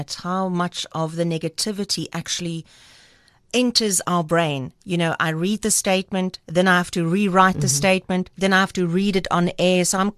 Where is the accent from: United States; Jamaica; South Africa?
South Africa; first language af; English is a second language; And all of a sudden, Afrikaans being my first language.